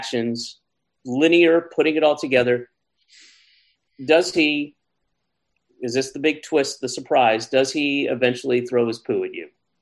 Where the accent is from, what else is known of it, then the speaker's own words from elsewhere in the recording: the South, United States; Unfortunately, I grew up in the South. That was one of the very few things that we had for entertainment.